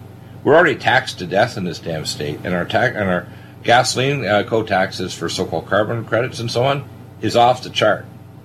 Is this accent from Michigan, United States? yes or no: yes; Detroit, Michigan, United States; born there; also born or lived in British Columbia / Augusta / Wisconsin / Colorado; I was born in Detroit, but I went to medical school there.